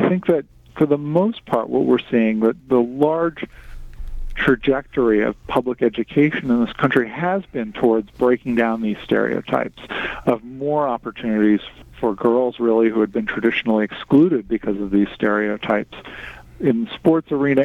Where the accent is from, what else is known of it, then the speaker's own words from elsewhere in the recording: Florida, United States; you know, I grew up in Florida, and now I live here in Maine. Polk County, Florida, and York County, Maine could not be more different.